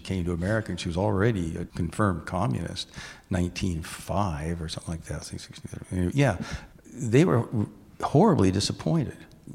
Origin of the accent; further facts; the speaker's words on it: Seaside, Oregon, United States; And because I came from Seaside, which was 15 miles south of Astoria, we had the Seaside Signal.